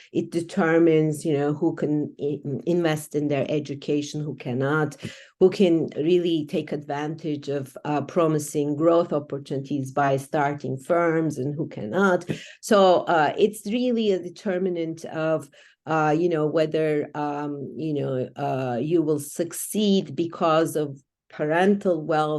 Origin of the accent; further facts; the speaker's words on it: Turkey; growing up in Turkey, I was naturally very interested in economics